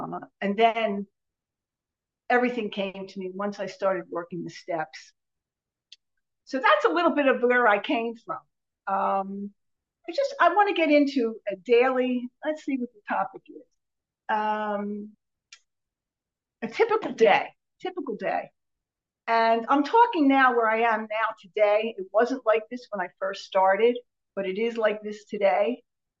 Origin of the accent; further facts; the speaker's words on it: New Jersey, United States; I'm from South Jersey. I'm a recovered compulsive overeater.